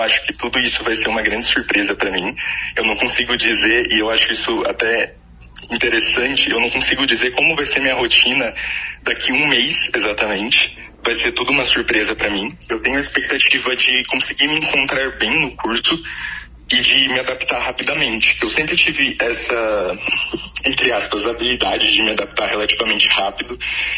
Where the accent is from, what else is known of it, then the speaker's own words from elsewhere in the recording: Maringá, Paraná, Brazil; Primeiro que eu sou de Maringá, então eu cresci aqui, nasci aqui